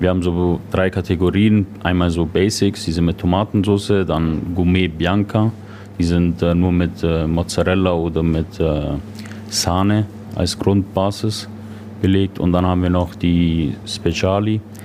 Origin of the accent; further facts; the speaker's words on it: Campania, Italy; German is a second language; Ich komme aus der Stadt von der Pizza und da gibt es halt wirklich nur sehr, sehr limitierte Anzahlen an Pizzen.